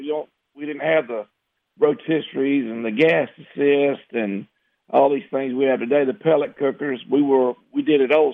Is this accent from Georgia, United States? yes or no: yes; Vienna, Georgia, United States; There's a big event right here south of my hometown in Vienna, Georgia, just in the same county where I live now that I lived all my life, 140 teams.